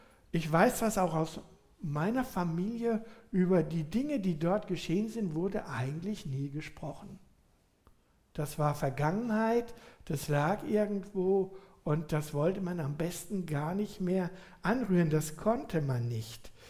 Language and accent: German; Rhineland-Palatinate, Germany; ich komme aus der Gegend von Mainz, da wird ja viel Fasnacht gefeiert